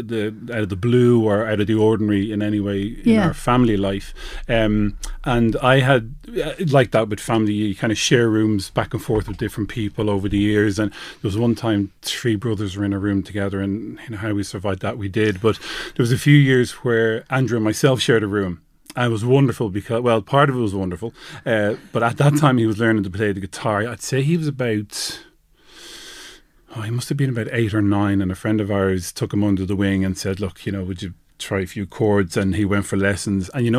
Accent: Dublin, Leinster, Ireland; Yeah, born and reared South County Dublin.

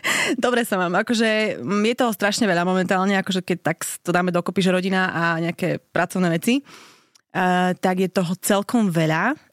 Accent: eastern Slovakia, Slovakia; Ja to pitie, aj keď som z východu, tak ja akože nepijem nejak extra.

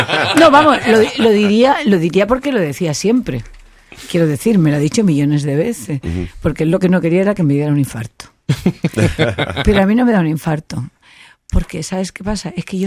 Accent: Spain; Yo soy una española como de Felipe II

